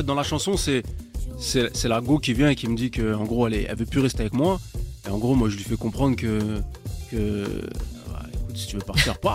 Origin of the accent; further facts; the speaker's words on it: Morocco; Je suis marocain, après.